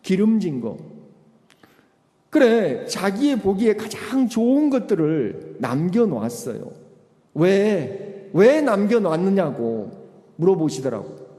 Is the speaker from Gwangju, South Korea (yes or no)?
yes; Gwangju, South Korea; 제가 이제 고향이 광주인데, 광주에 무등산 중턱에 헐몬산 기도원이 있어요.